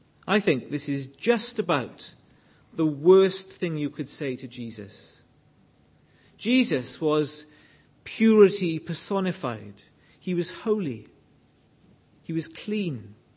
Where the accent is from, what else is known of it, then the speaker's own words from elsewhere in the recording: Wales, United Kingdom; I come from Wales.